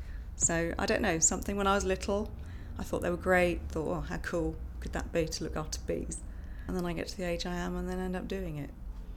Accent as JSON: {"language": "English", "town": "Shotley", "region": "East of England", "country": "United Kingdom", "said": "I come from Shotley, which is a village outside Ipswich in Suffolk."}